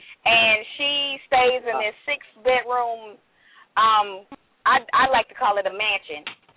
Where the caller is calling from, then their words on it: Conyers, Georgia, United States; And I'm calling from Conyers, Georgia.